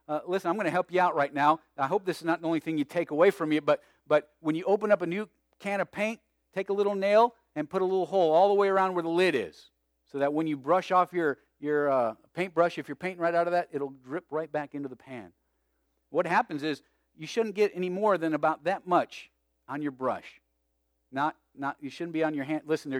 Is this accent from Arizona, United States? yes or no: yes; Tucson, Arizona, United States; By the way, I grew up in Tucson, Arizona from the time I was about 9 to 17, and it was very dry there